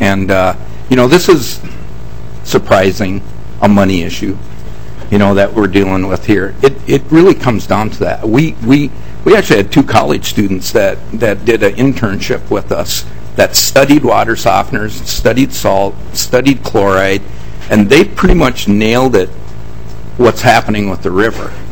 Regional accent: Morris, United States; I grew up in Morris, So I know we've always had a water softener since I was a little kid.

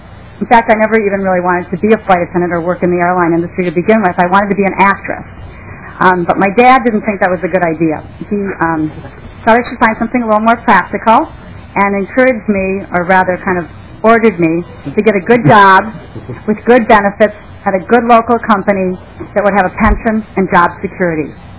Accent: Minnesota, United States; and the citizens of my home state, Minnesota, and the traveling public at large.

